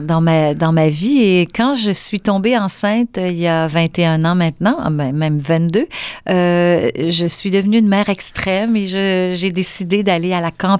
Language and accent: French; Montreal, Quebec, Canada; moi, je suis née à Montréal, donc je vivais, mais tu sais, nos parents veulent pas qu'on aille trop loin quand on est à Montréal